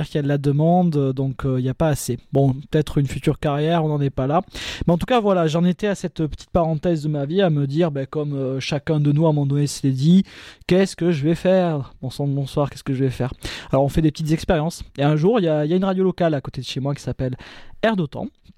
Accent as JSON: {"language": "French", "region": "Occitanie", "country": "France"}